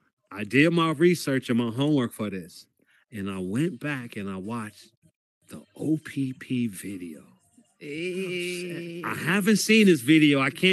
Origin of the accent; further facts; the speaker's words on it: Ohio, United States; I'm from Ohio, and we got a hip hop scene here that, you know, some people don't necessarily know about.